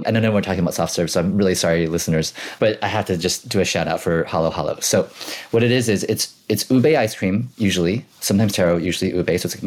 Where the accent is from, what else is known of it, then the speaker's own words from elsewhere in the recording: Hong Kong; But it's like, growing up in Hong Kong, there's a large Filipino population.